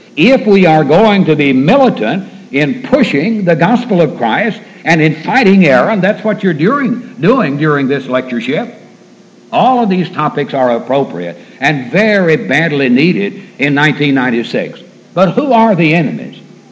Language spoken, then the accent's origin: English; Portland, Tennessee, United States; in my hometown, and I grew up in Portland, Tennessee.